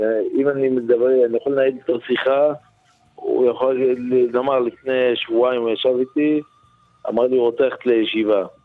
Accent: North, Israel; מאזור הצפון.

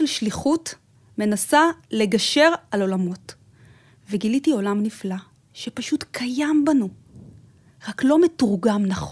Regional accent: Bnei Brak, Tel Aviv District, Israel; גדלתי בבני ברק, במרכז העיר.

